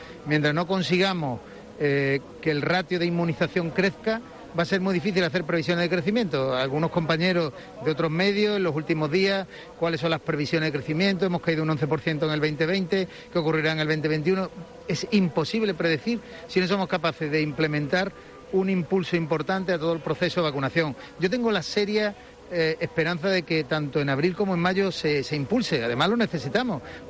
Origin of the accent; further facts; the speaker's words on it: Málaga, Andalusia, Spain; hay una evocación de como cualquier malagueño, ¿no?